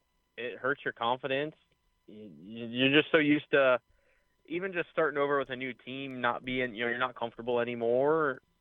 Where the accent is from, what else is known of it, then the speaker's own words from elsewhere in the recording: Fremont, Ohio, United States; both of us grew up in Ohio. We're right from the Attica-Fremont area.